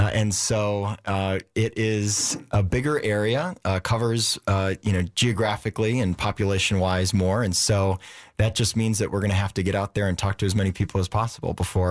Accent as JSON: {"language": "English", "town": "Racine", "region": "Wisconsin", "country": "United States", "tie": "born or raised there", "said": "So I owe everything to my hometown. You know, growing up in Racine, I had this kind of all-American childhood, little league baseball, product of the public schools"}